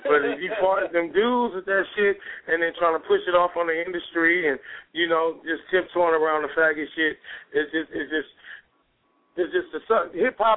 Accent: San Francisco, California, United States; And, you know, I'm from Frisco, so I'm real. We got a chip on our shoulder about that, because a motherfucker put that on us without thinking everybody in our city is gay.

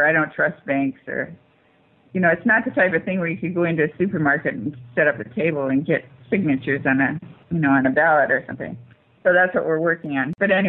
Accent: California, United States; In fact, I'm from California

